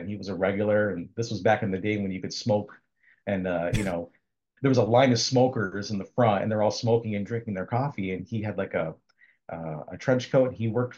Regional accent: United States; We're both Macedonians, first generation, growing up in the States.

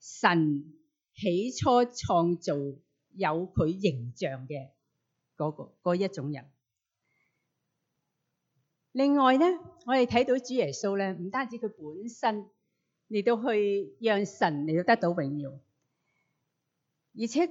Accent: Hong Kong; 我来自香港的人呢，差不多年纪的人呢，都会认识一个人呢

